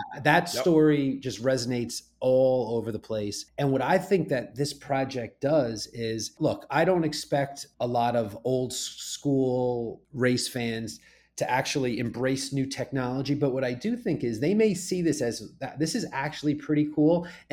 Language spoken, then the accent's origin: English; Rumson, New Jersey, United States; I grew up in Rumson, New Jersey, 5 minutes from Monmouth Park, had no interest, didn't know what went on over there.